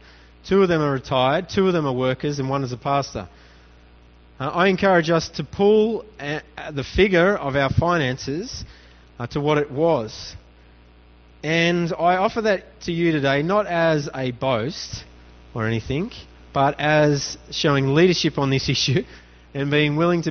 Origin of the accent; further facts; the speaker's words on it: Australia; one of the saddest days for me being an Australian was when we cut our foreign aid just to level our budget.